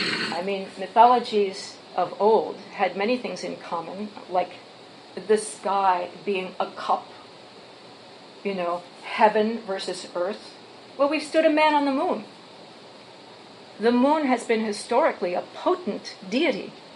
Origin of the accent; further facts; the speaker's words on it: New York City, New York, United States; also born or lived in Massachusetts; growing up in New York City and in Massachusetts, I had never been off-road in my entire life.